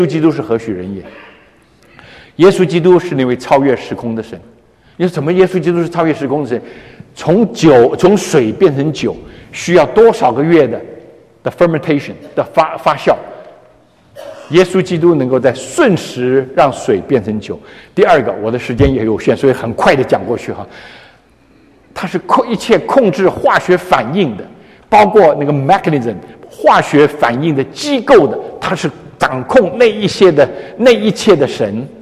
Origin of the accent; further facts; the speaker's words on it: China; 犹太人跟我们中国人一样聪明啊